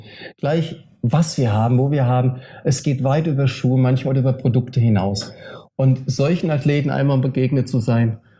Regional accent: Offenbach, Hesse, Germany; Und bei Frankfurt Offenbach meine Heimatregion.

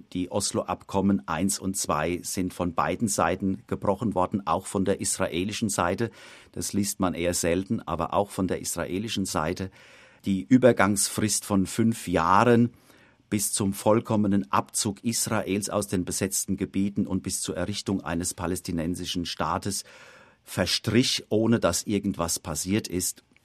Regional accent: Germany; Ich bin 2008 wieder in meine Heimat zurückgekehrt

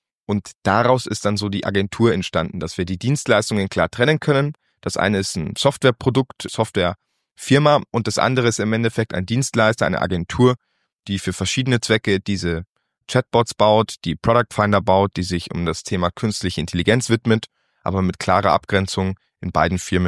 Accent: Dingolfing, Bavaria, Germany; born there; also born or lived in Spain / Munich / Hamburg; Also ich muss natürlich dazu sagen, ich bin hier geboren. Also ich bin gebürtiger Dingolfinger, war aber gar nicht so lange per se hier, sondern immer irgendwie unterwegs, ob im Ausland oder in Spanien oder in München oder in Hamburg.

